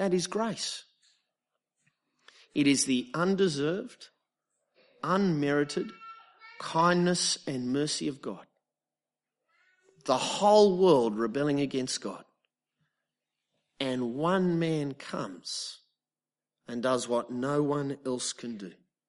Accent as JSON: {"language": "English", "country": "Australia", "said": "He's Australian, I'm Australian"}